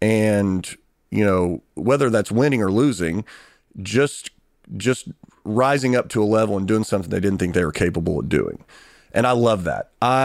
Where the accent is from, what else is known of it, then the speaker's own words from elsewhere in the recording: Kentucky, United States; You know, I'm from Kentucky. You know, we don't have a pro team.